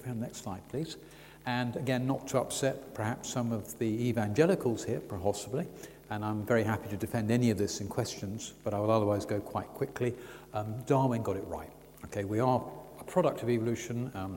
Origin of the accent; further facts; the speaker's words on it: Wimbledon, London, United Kingdom; also born or lived in Raynes Park; I spent a lot of time there when I was brought up in Wimbledon and Raynes Park.